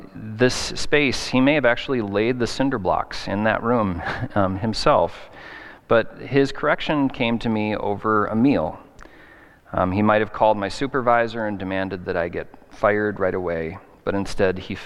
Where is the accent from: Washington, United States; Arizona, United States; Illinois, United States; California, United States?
Arizona, United States; born there; now in Minnesota, United States; and I was born in Arizona, so I had some experience with heat before as a kid, but this was very, very brutal.